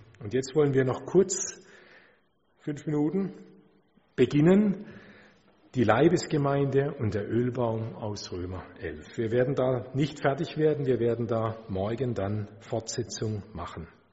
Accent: Baden-Württemberg, Germany; ich denke da gerade auch an Baden-Württemberg, mein Heimatland

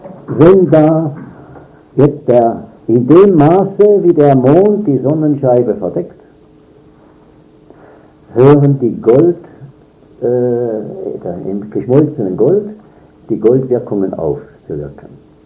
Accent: Switzerland; Bei uns in der Schweiz haben die Eisenhandlungen, also meistens auch Haushaltungsgeschäfte, Eisenhandlungen, das Zeichen, das astronomische Zeichen des Mars.

